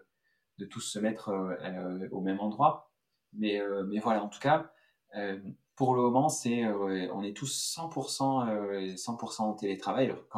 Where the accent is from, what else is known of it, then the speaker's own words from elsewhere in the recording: France; moi je suis français, que l'ensemble de l'équipe on est tous français.